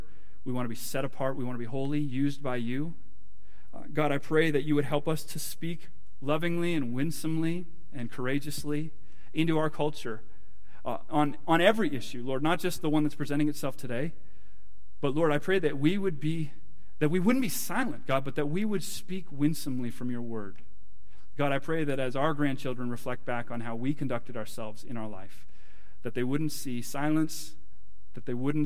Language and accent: English; Canada; I'm still a man. My wife's still a woman. I'm still a Canadian